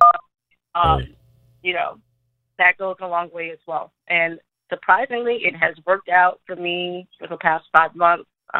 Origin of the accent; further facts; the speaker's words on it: New York, United States; So I'm from New York and, you know, I played basketball.